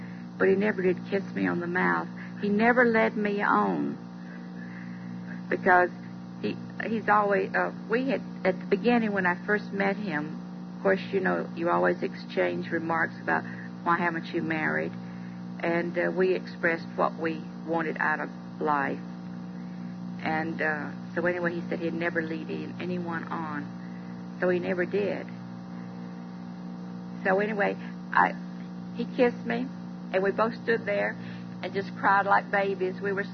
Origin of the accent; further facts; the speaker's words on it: Georgia, United States; Bill came over, and he's from West Virginia, and I'm from Georgia. So we liked the good old country food.